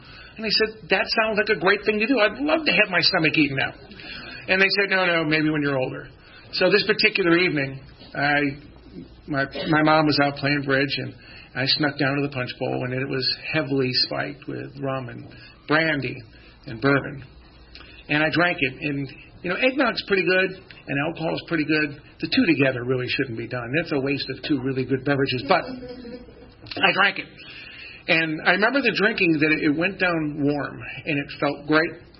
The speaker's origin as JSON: {"language": "English", "town": "Syracuse", "region": "New York", "country": "United States", "tie": "born there", "said": "I was born in Syracuse, New York, and born into a Sicilian-American family in the shadows of two unbelievably athletic older brothers."}